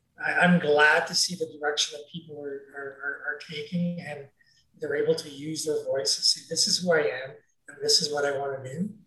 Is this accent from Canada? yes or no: yes; Toronto, Ontario, Canada; also born or lived in East York; It's how I survived, living in the Danforth, down in Toronto, and then moving to East York, and then growing up in Scarborough as, in my late teens.